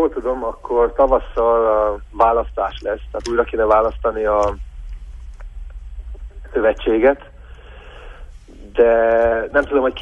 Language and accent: Hungarian; Romania; magyarként itt Romániában még mindig a mai napokban is, 2018-ban is ez rettentő nagy hátrány